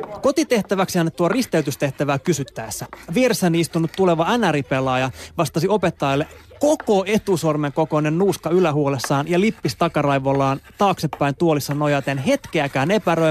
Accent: Helsinki, Uusimaa, Finland; olen kasvanut Helsingin Kontulassa

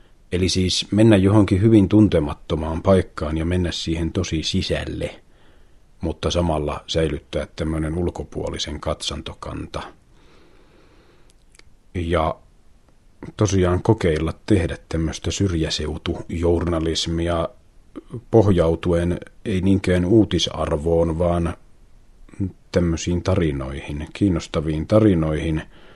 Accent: Helsinki, Uusimaa, Finland; Mä muutin tänne 2004 Helsingistä, tosin en ole niin kuin pitänyt itseäni minään kovin helsinkiläisenä koskaan siinä mielessä, että mulla on aina ollut suhteita maaseudulle.

